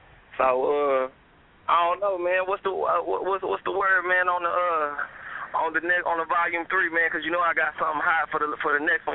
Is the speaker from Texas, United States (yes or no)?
yes; Dallas, Texas, United States; A lot of times people won't get that I'm from Dallas, Texas right off with a lot of the wordplay that I got and the rhyme patterns